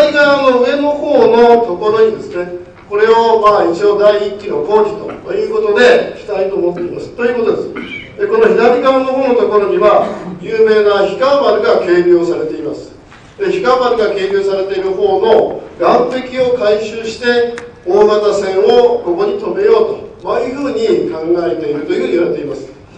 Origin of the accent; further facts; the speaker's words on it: Yokohama, Kanagawa, Japan; 横浜から来ました、